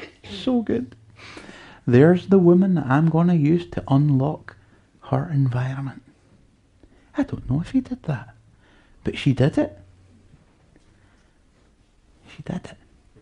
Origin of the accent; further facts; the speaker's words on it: Glasgow, Scotland, United Kingdom; it's because I'm from Glasgow